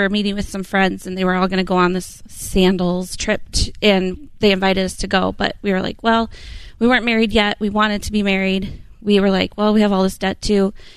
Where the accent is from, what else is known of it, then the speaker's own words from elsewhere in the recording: North Mankato, Minnesota, United States; North Mankato, Minnesota.